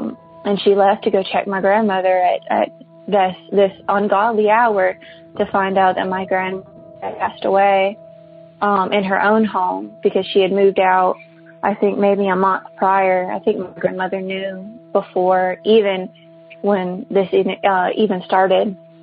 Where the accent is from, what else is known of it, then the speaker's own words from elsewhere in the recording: Alabama, United States; I grew up in Alabama, and I've always been real sensitive to ghosts.